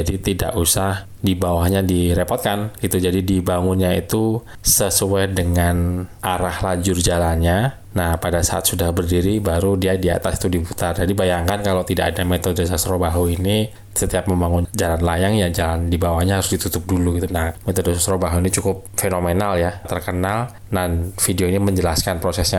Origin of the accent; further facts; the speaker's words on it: Yogyakarta, Special Region of Yogyakarta, Indonesia; born there; Gedung Agung di Yogyakarta, tempat kelahiran saya.